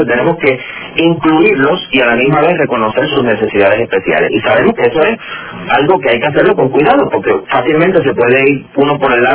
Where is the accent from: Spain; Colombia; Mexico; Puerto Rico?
Puerto Rico; Nosotros que somos puertorriqueños, que somos una nación de inmigrantes, que hemos tenido que inmigrar a otros países